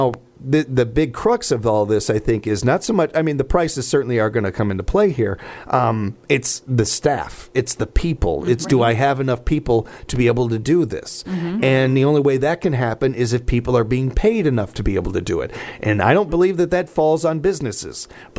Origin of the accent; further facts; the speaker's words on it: United States; But I am also an American.